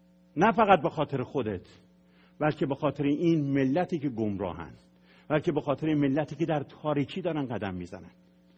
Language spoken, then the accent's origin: Persian; Iran; چون کشورمه، من ایرانیم، هیچ وقت ایرانی بودنم رو تکذیب نمی کنم.